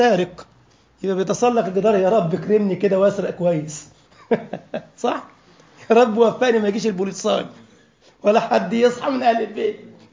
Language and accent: Arabic; Egypt; أنا أذكر عندنا في مصر كان في طفل اسمه مسلم سعيد